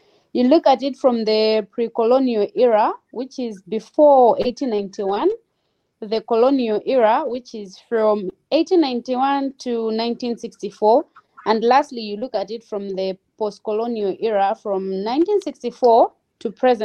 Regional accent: Malawi; as already mentioned by our host, I'm from Malawi.

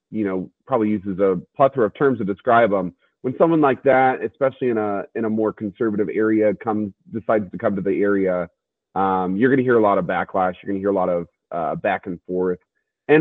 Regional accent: West Virginia, United States; I let it slip that I'm actually not from Ohio County, that I'm from Kanawha County. So we could have a little bit of that communion there, being a South Central West Virginia kind of type.

